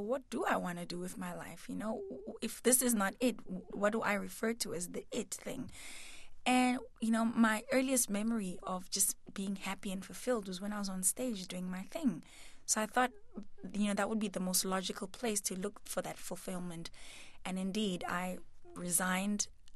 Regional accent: South Africa; There was so much of this music that we grew up on in South Africa.

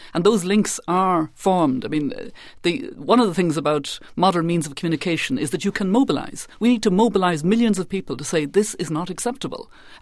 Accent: Ireland; as an Irish person, I understand the land issue

